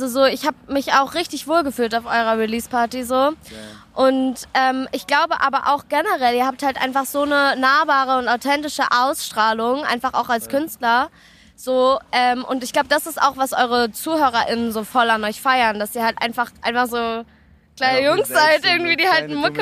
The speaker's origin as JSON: {"language": "German", "town": "Frankfurt", "region": "Hesse", "country": "Germany", "said": "Ja, ich bin aus Frankfurt, nicht aus Berlin."}